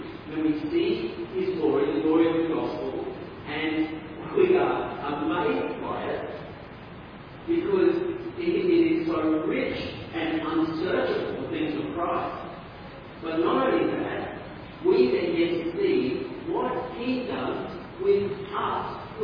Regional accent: Australia; I'm Australian.

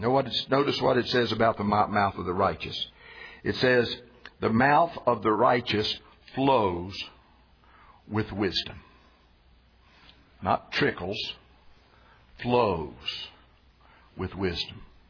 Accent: West Virginia, United States; I never know quite sure how to pronounce it, but I'm from West Virginia, after all.

